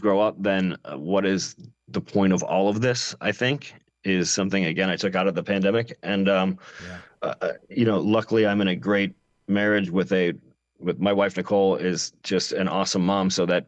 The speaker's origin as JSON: {"language": "English", "town": "Detroit", "region": "Michigan", "country": "United States", "lives_now": "Chicago, United States", "said": "I'm from Detroit, Chicago. There were a lot of couches for me to sleep on in Chicago."}